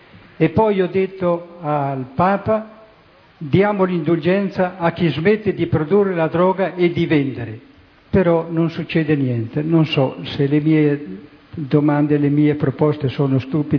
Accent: Brazil; vengo dal Brasile

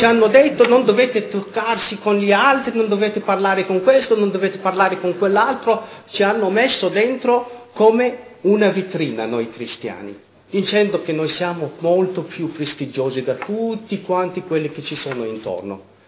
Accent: Palestine; born there; Italian is a second language; Anche se noi tutti quanti siamo nati in Palestina.

